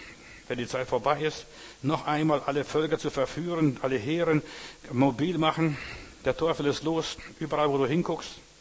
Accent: Lithuania; Und als Litauer habe ich dann sie nach Schweden gebracht.

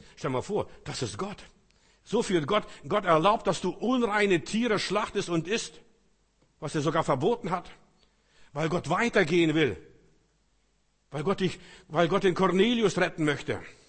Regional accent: Germany; Wir sind so eingeschüchtert als Deutsche.

